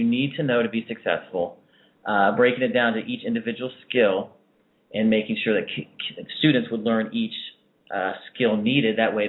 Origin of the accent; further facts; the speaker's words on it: Dayton, Ohio, United States; also born or lived in North Carolina; I'm basically from Dayton, Ohio, and I wanted to be a teacher pretty much my whole life.